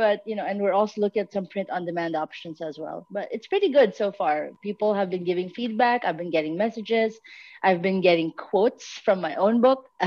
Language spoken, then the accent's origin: English; Philippines; I am from the Philippines